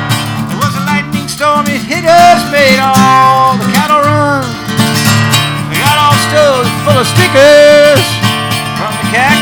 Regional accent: West Virginia, United States; But you know, I'm from West Virginia, you know.

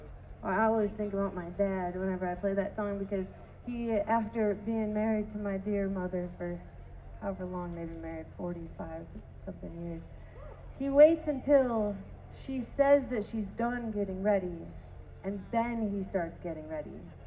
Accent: Michigan, United States; And I came from Michigan, of course. I see some Michiganders here.

